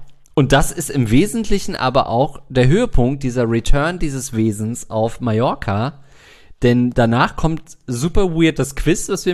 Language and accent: German; East Germany, Germany; ich komme aus der DDR